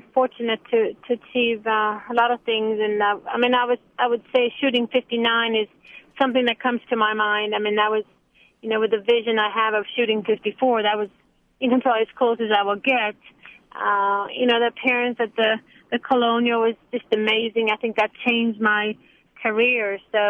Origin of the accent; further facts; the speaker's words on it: Florida, United States; it's in Florida, my home state